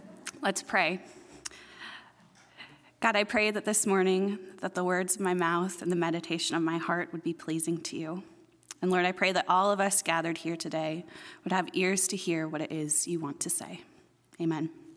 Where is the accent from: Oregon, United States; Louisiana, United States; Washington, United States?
Washington, United States; Wenatchee; Located on the eastern side of the Cascades and technically caught in the mountain's rain shadow, my hometown of Wenatchee has a climate categorized just below a desert as a semi-arid shrub steppe